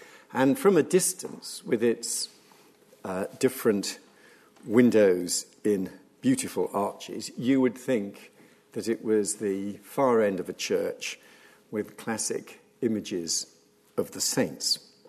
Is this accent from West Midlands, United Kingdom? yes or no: yes; Birmingham, West Midlands, United Kingdom; I come from Birmingham. My father was a student at the University of Birmingham.